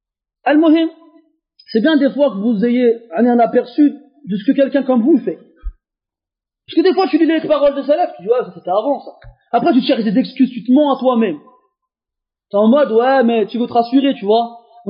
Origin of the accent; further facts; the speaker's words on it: France; born there; Moi, je suis né comme vous en France. Et avant une douzaine d'années, je ne parlais pas un mot d'arabe.